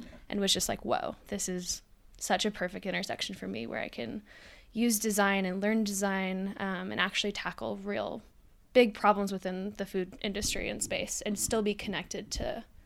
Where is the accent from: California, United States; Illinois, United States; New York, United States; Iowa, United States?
New York, United States; now in Seattle, United States; I live in Seattle, but I'm originally from New York.